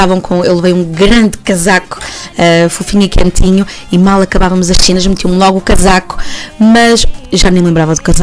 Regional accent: Porto, Norte, Portugal; also born or lived in Sabugal; a verdade é que eu nasci no Sabugal, mas eu sempre morei aqui no Porto.

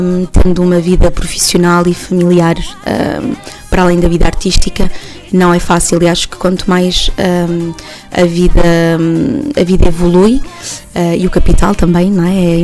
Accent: Porto, Norte, Portugal; also born or lived in Sabugal; a verdade é que eu nasci no Sabugal, mas eu sempre morei aqui no Porto.

